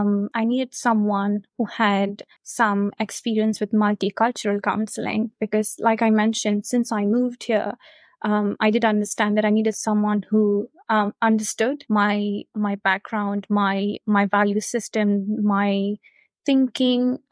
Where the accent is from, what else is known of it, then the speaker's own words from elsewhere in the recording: India; now in United Kingdom; So I moved from India around 4 years ago, and my social support system, my close friends, of course, weren't around.